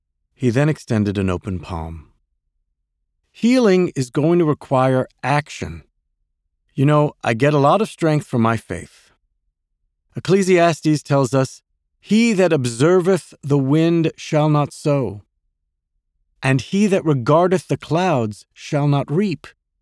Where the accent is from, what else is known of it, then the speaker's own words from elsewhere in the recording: United States; Remember, folks, we're all Americans.